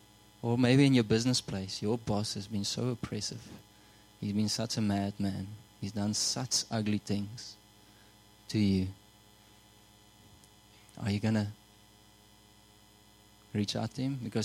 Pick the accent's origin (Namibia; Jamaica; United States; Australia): Namibia; Sometimes I look on Facebook, the people I grew up with in Namibia